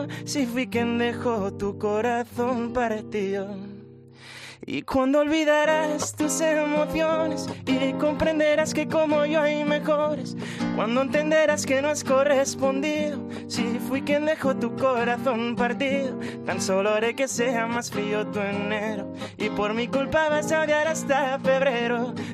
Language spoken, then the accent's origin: Spanish; Cabanes, Valencian Community, Spain